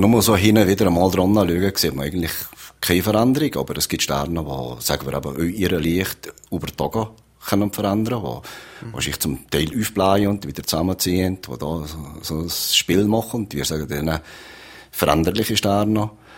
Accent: Valais, Switzerland; Obwohl dass ich tatsächlich sattelfester Walliser bin.

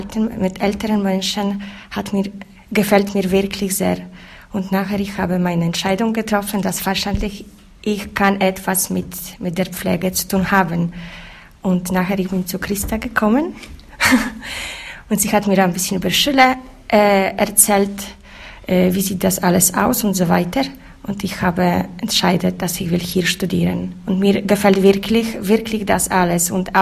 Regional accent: Poland; German is a second language; now in Switzerland; ich komme aus Polen, dort sind so viele Leute, die sind katholisch, ja, fast 100%

